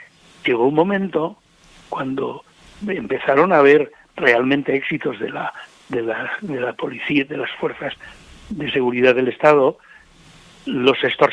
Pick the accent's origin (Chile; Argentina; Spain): Spain; moved away; Yo vivo aquí desde el 69, pero me tocó vivir en mi pueblo, el lugar donde yo nací, está lindando con Euskadi.